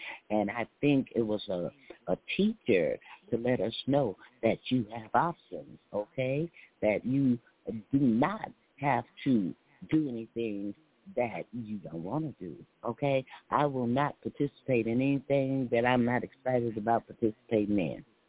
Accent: the South, United States; I'm not Martha Stewart over here. But I'm from the South

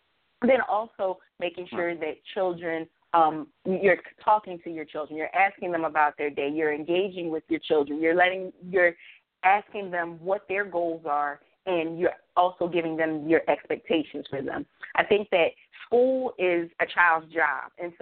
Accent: New Jersey, United States; I grew up in the ghetto. I grew up in North New Jersey.

